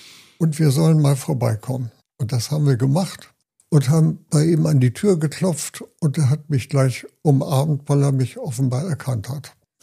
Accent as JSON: {"language": "German", "region": "Hamburg", "country": "Germany", "tie": "born or raised there", "also_born_or_lived": "Eichsfeld", "said": "Also ich bin dann eigentlich in Hamburg aufgewachsen."}